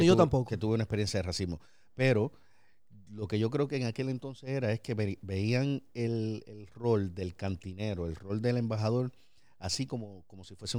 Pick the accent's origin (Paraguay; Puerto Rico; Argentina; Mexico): Puerto Rico; yo soy latino, soy boricua, con familia boricua, dominicana, cubana, catalán.